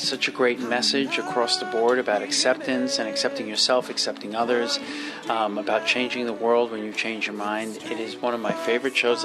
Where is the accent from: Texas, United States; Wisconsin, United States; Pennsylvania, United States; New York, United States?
New York, United States; I was born and bred in New York